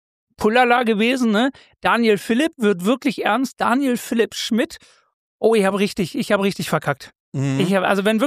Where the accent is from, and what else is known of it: Wuppertal, North Rhine-Westphalia, Germany; born or raised there